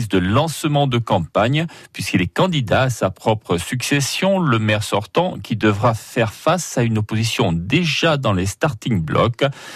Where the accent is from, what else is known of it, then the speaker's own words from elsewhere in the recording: Romania; also born or lived in Italy; now in Ajaccio, France; Je suis parti de Roumanie, je suis à Ajaccio depuis 7 ans. D'abord j'étais en Italie, puis j'ai fait Ajaccio, Propriano, Porto Vecchio.